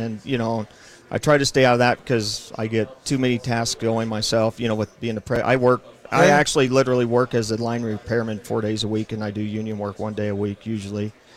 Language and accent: English; Idaho, United States; And I grew up in Boise County, so it's been a little niche of mine that I feel for these people because I grew up in that area.